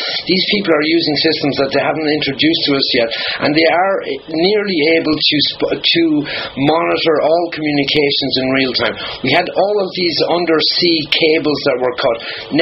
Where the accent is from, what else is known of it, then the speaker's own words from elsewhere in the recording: Ireland; Dad brought up, we loved Americans, we're Irish.